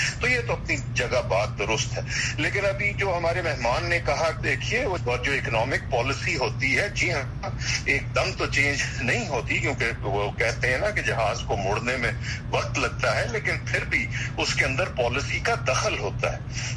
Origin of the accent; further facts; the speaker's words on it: Pakistan; ہم پاکستان سے ہیں